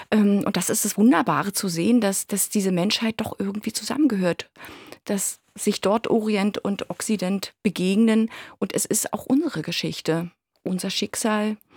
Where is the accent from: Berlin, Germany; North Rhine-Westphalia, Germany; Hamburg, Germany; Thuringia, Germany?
Berlin, Germany; also born or lived in Dresden; Ich bin in Dresden geboren, in Berlin groß geworden.